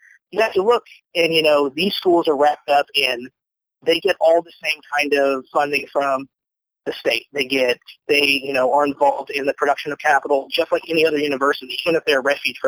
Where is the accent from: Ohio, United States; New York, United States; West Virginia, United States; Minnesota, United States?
West Virginia, United States; I'm from West Virginia.